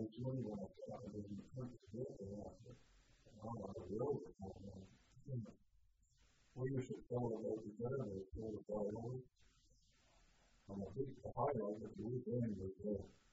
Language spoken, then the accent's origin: English; London, United Kingdom; born there; same place that I was born in London